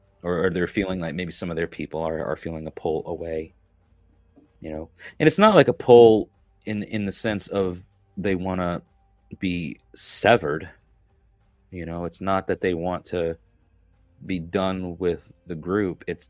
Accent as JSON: {"language": "English", "region": "New York", "country": "United States", "tie": "born or raised there", "said": "I remember growing up in New York working on a farm as a kid."}